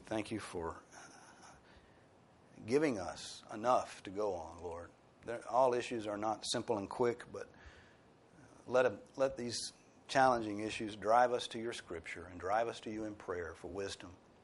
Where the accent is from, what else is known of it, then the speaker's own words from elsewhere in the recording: the South, United States; accent: Southern; I speak Southern every week, but it's my native tongue, so that doesn't count.